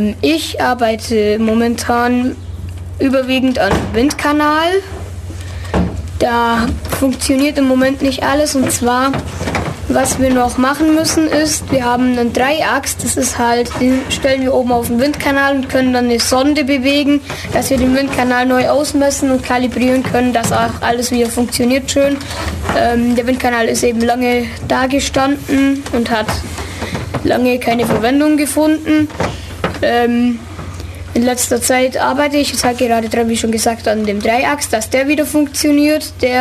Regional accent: Woringen, Bavaria, Germany; ich komme aus Wordingen, nähe Memmingen in Bayern, also eher in Schwaben.

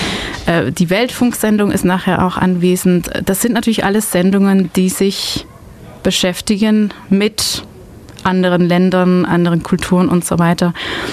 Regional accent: Belgium; German is a second language; Also ich komme aus Belgien, muss ich immer dazu sagen, für Leute, die das nicht wissen. Und manchmal habe ich mit der deutschen Sprache zu kämpfen.

